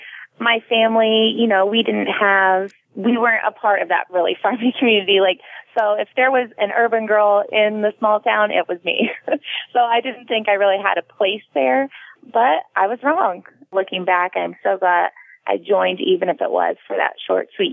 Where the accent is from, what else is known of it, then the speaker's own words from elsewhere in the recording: Fairfield, Illinois, United States; Well, I am from Fairfield, Illinois, so it is a rural farming community.